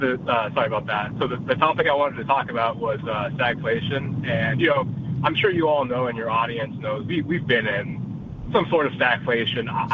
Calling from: Virginia, United States; Hi, yes, I'm calling in from Virginia, and I'm actually driving back home

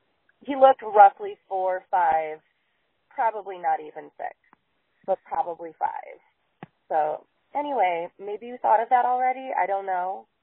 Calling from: Indianapolis, Indiana, United States; I'm calling from Indiana, Indianapolis, Indiana.

